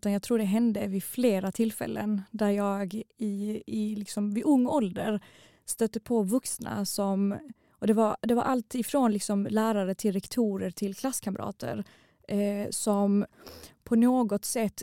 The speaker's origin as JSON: {"language": "Swedish", "town": "Malmö", "region": "Skåne", "country": "Sweden", "accent": "Malmö", "said": "jag kom från Malmö, en tjej som inte kunde enligt dem jättebra svenska, för att jag hade ju den här brytningen, och där man pratar inte så i Kristianstad."}